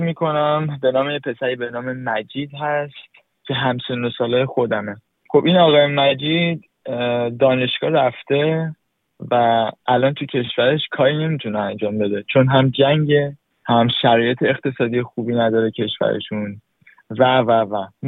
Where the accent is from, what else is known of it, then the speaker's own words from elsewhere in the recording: Iran; moved away; این شد که ما از ایران اومدیم